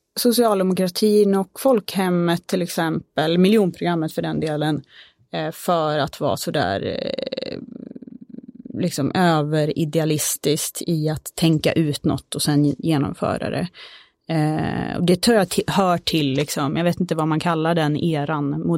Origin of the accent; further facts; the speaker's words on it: Skövde, Västra Götaland County, Sweden; Jag är från Skövde.